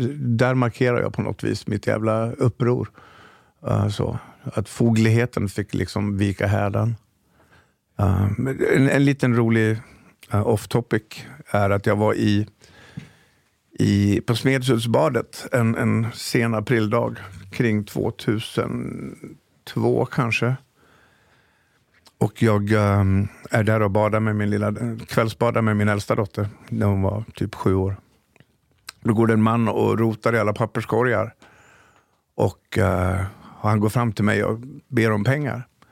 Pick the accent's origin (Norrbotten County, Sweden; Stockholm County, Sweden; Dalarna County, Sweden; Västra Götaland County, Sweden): Dalarna County, Sweden; born or raised there